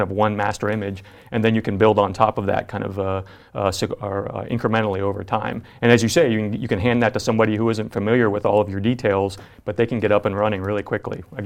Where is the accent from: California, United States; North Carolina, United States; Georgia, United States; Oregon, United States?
Georgia, United States; Atlanta; I'm like Jeremy, I'm from Atlanta, here in the good old USA.